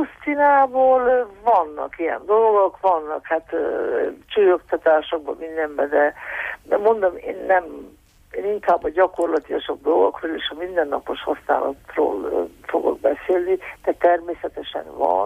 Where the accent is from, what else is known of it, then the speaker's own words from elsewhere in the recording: Moldavia, Romania; Hát én hála jó Istennek, én itt nőttem fel, és nyitott szemmel. Úgyhogy ebből tudok másoknak is osztogatni, ami nekem van, és amit kaptam itt a faluban és Moldvában.